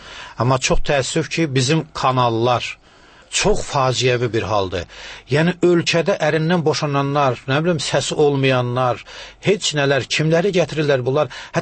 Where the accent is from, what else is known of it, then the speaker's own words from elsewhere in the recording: Shirvan, Azerbaijan; also born or lived in Shamakhi; Uşaqlığım daha çox Şirvanda. Mən, yəni biz 37-ci ildə sürgün olunmuşuq. Əslində Şamaxlıyam mən. Amma bizi sürgün eləyiblər arana ki, bəlkə orada qırılaq. Çünki mənim babam 43-cü ilə qədər Sovet hökumətinə tabi olmayıb, qaçaq olub, Şamaq dağımı, qaçaq sultan nəvəsiyəm